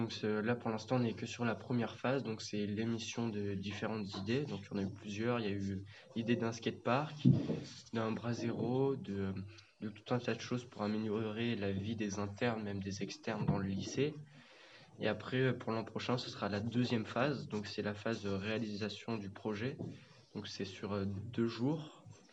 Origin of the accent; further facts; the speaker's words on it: Limoges, Nouvelle-Aquitaine, France; J'ai 16 ans et je viens de Limoges.